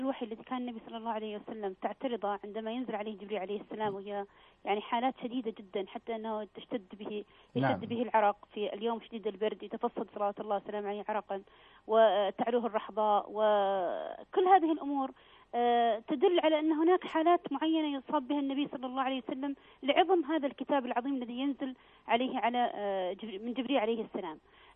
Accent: Saudi Arabia; دراستنا المنهجية خاصة عندنا في المملكة العربية السعودية

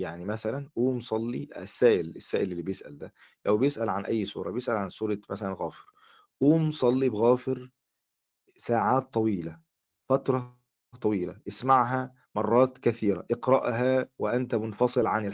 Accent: Egypt; من العادات المنتشرة عندنا في مصر

